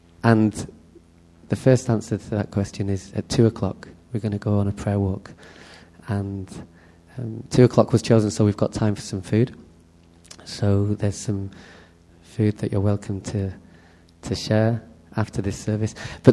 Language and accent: English; North West England, United Kingdom; We grew up near Manchester, my brother and I.